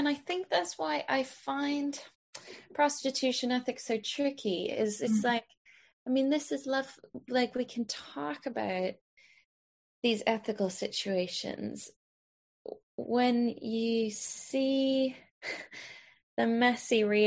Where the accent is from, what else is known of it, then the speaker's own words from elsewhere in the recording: Sweden; I grew up in Sweden